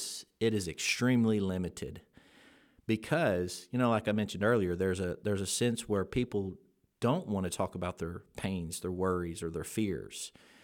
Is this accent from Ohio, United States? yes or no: no; Louisiana, United States; you know, I'm from Louisiana. I root for those Tigers